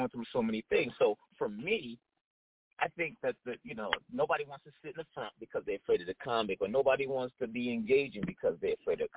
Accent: Hartford, Connecticut, United States; I knew I couldn't afford the gold cart growing up in Hartford

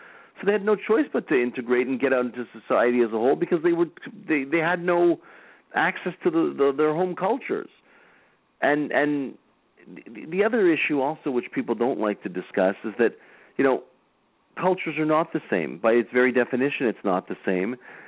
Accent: Canada; consider myself a Canadian. I don't consider myself like a Romanian Canadian, because that's where my grandfather was from. I'm a Canadian, right?

